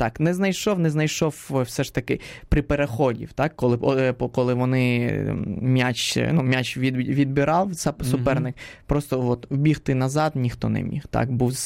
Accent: Spain; Ukrainian is a second language; Я як іспанець поставив би Іспанію.

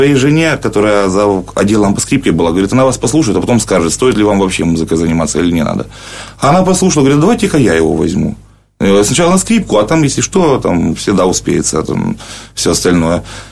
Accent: Yevpatoria, Crimea, Ukraine; я сам родом з Євпаторії, із Криму

